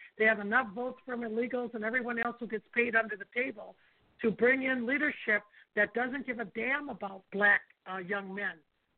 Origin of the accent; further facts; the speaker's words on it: Minneapolis, Minnesota, United States; I'm a Minnesotan. I was born and raised in the 5th District.